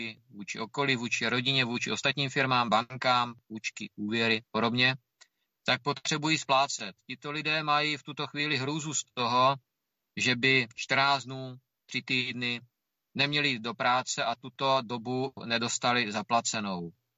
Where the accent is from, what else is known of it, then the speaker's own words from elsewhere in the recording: Moravia, Czechia; Jsem Čech, jsem Moravák, to úplně jedno, kde se budeme situovat.